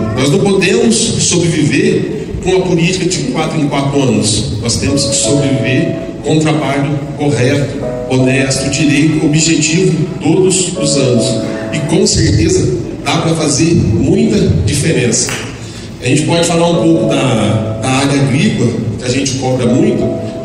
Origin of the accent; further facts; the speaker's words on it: Rolândia, Paraná, Brazil; Mas eu nasci aqui em Rolândia, nasci nesse hospital. Minha família está aqui, eu vou viver a vida inteira aqui.